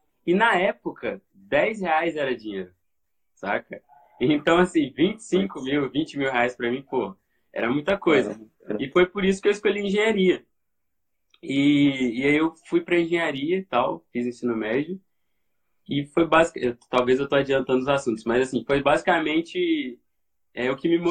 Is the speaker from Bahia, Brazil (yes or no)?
no; Guarapari, Espírito Santo, Brazil; Eu sou do Espírito Santo, eu nasci em Guarapari.